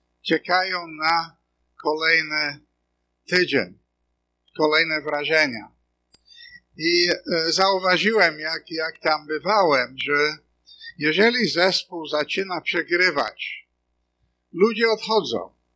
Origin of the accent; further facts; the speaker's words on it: North West England, United Kingdom; Polish is a second language; urodziłem się, wychowałem się koło Manchesteru.